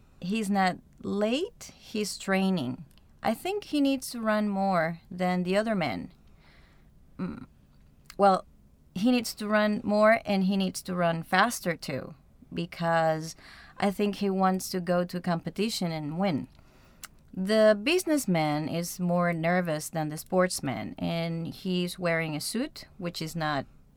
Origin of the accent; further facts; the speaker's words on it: Asturias, Spain; English is a second language; I am from a small town in Asturias, in the north of Spain.